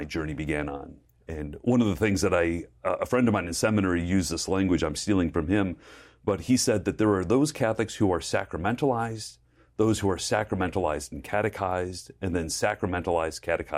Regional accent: Texas, United States; also born or lived in Amherst, Ohio; Well, I was born in Amherst, Ohio, just north of our location here, and then we moved to Texas when I was young

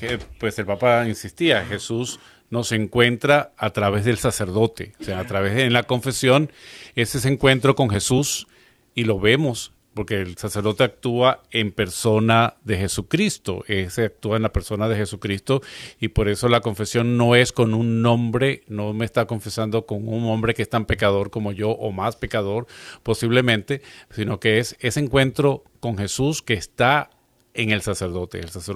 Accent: Venezuela; now in United States; yo por ejemplo que soy de Venezuela, cuando trabajaba en la pastoral juvenil

